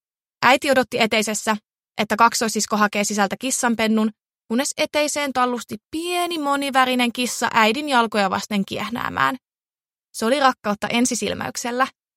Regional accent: Haapajärvi, North Ostrobothnia, Finland; also born or lived in Turku; Synnyin Turun yliopistollisessa sairaalassa elokuussa vuonna 2000, mutta lähes koko lapsuuteni asuin Pohjois-Pohjanmaalla pienessä kylässä nimeltä Haapajärvi. Kävin ala- ja yläasteen Haapajärvellä.

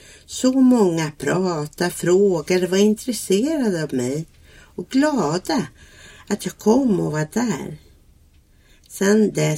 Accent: Stockholm, Stockholm County, Sweden; born there; Jag föddes i Blackeberg i Stockholm

